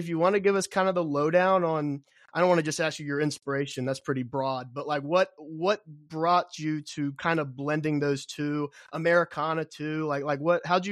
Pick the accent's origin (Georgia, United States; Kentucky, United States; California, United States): Kentucky, United States; I'm from Kentucky, so bluegrass, you know, you already got me there.